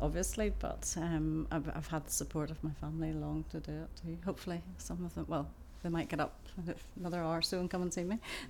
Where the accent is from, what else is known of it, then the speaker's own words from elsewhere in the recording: Belfast, Northern Ireland, United Kingdom; I was born in Northern Ireland, Belfast, and I've lived there for 50 odd years